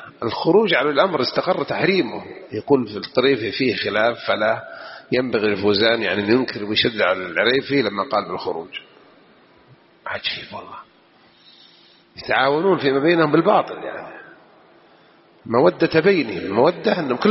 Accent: Jeddah, Makkah Province, Saudi Arabia; باللغة الحجازية عندنا في جدة هنا أو المكاوية

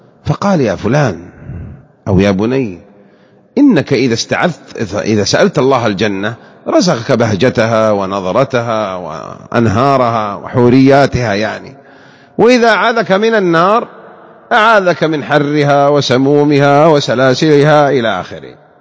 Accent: Mecca, Makkah Province, Saudi Arabia; وأنا ترى حضرت أعراس مثل هذه قديما وأنا صغير في مكة في عمر الثامنة والتاسعة لا أذكر

